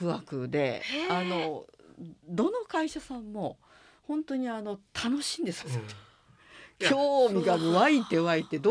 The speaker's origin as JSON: {"language": "Japanese", "region": "Tottori", "country": "Japan", "tie": "born or raised there", "moved": "as an adult", "said": "そうなんですよ、18、うん、大学に入るまではもう鳥取だったんですけど"}